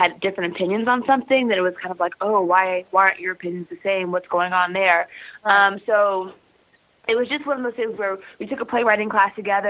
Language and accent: English; Dallas, Texas, United States; I grew up in Dallas, and suburbs of Dallas.